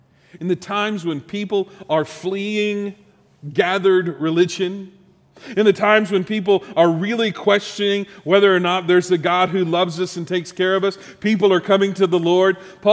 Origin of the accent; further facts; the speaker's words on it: San Antonio, Texas, United States; But Jesse Davila was our bus driver for my youth group growing up in San Antonio.